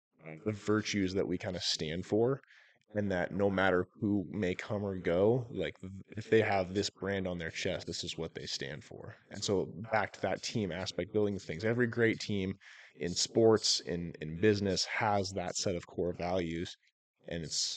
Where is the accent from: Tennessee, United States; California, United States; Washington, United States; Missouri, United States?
Washington, United States; Washington State.